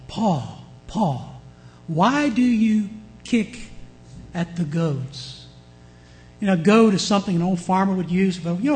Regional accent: Virginia, United States; But see, I'm from Virginia. I've been around West Virginians.

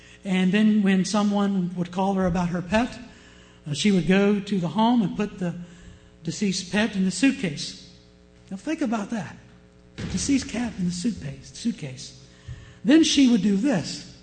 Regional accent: Virginia, United States; I think my accent was a little thicker then because I came straight from old Virginia. Now, when I say Virginia, I don't mean upstate Virginia because that's not true Virginia. We Virginians, we always say

